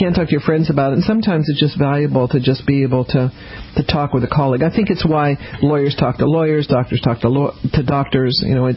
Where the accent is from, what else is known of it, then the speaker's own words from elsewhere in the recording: Denver, Colorado, United States; also born or lived in New Orleans, United States; You know, I grew up in Denver.